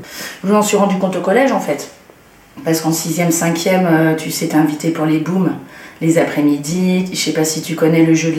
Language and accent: French; Nouvelle-Aquitaine, France; J'ai grandi dans les Deux-Sèvres, un département dans le Poitou-Charentes, essentiellement avec ma mère